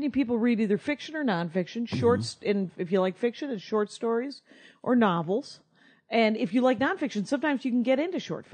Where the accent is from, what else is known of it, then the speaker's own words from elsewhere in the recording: Wisconsin, United States; But I'm from Wisconsin... And there's a lot of Germans and a lot of Swedes and a lot of, you know, that.